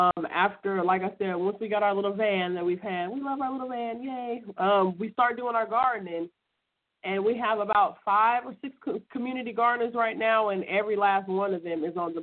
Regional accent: Compton, California, United States; Like my husband said, I'm from Compton, California. And yes, everything you heard about is true.

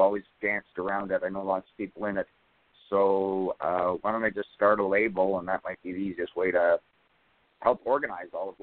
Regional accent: Canada; moved away as an adult; now in Los Angeles, United States; I came from Canada. I came here for the circus. I didn't know anybody.

